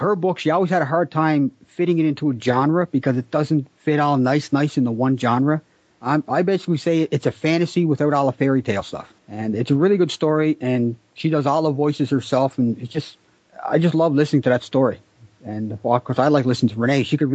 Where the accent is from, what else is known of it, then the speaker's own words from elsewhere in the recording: Canada; Ironically, I'm from Canada, and my music has never been played in Canada.